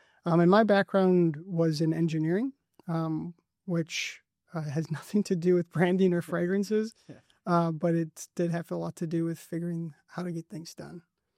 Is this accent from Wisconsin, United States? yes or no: yes; Appleton, Wisconsin, United States; from Appleton, Wisconsin. Happy to be here.